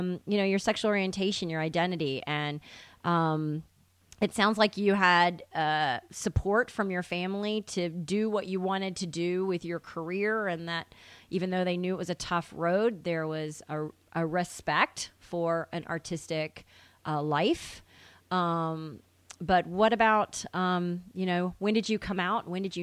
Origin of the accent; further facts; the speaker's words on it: Tennessee, United States; But they didn't when I was growing up in Tennessee.